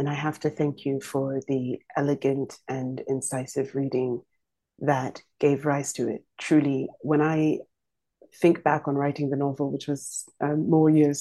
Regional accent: London, United Kingdom; born there; I was born in London, that doesn't really give me a claim to that place. Or my mum is Nigerian, my father is Ghanaian. I been to Ghana almost every year for the past 30, and Nigeria is a country I know well

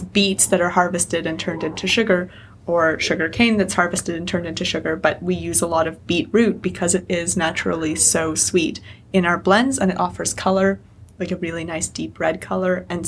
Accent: Alberta, Canada; I grew up in Alberta where we, like originally, where you don't really have maple trees.

